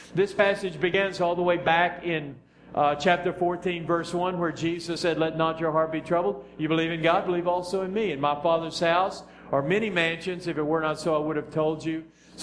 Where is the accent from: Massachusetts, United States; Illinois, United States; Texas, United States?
Texas, United States; accent: Texan; first language English; But he was speaking to me in English because that's my native language, or Texan is anyway.